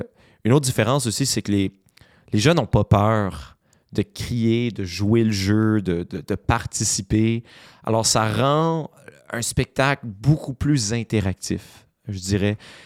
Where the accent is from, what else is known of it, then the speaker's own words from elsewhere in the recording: New Brunswick, Canada; qui avait lieu le 16 septembre dernier à Madran, dans mon coin de pays, dans le nord-est du Nouveau-Brunswick.